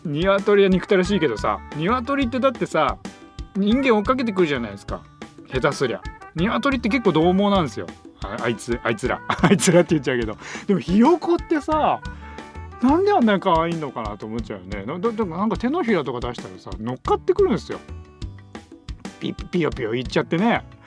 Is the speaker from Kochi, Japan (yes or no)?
no; Saitama, Japan; 僕の、あの地元埼玉なんですけど